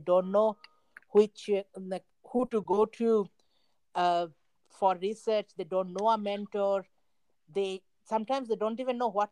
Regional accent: India; moved away as an adult; now in United States; I'm originally from India.

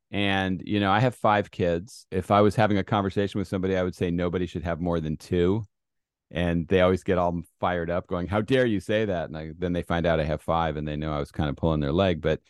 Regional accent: Los Angeles, California, United States; I grew up in Los Angeles for a lot of my life.

